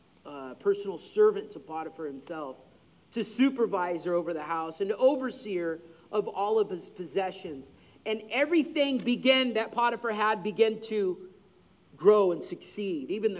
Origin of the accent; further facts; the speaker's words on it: Oklahoma, United States; I'm from Oklahoma. I can do that. A little bit, at least. My family is.